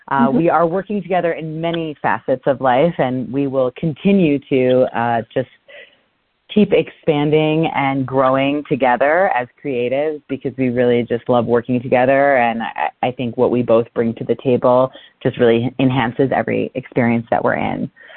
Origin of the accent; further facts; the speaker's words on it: Detroit, Michigan, United States; as I grew up in Detroit, Michigan, I was a competition kid all throughout high school